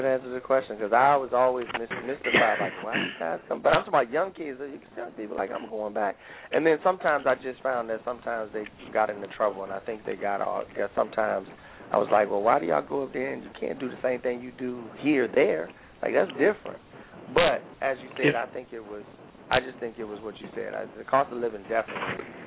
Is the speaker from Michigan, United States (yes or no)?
yes; Detroit, Michigan, United States; moved away; with me pretty much being born and raised in Detroit, I know what it's like.